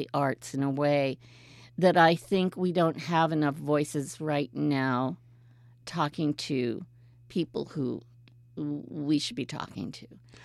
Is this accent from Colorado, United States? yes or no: yes; Denver, Colorado, United States; You know, I'm an Army brat, but I grew up primarily in Denver.